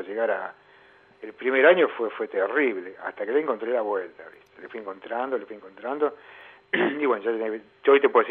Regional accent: Argentina; yo fui educado en Argentina. Nací en Argentina y soy argentino

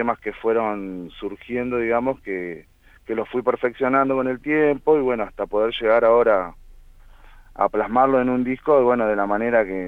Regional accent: Carmen de Patagones, Buenos Aires Province, Argentina; yo soy acá de Carmen de Patagones. Mis inicios en la música fueron básicamente acá.

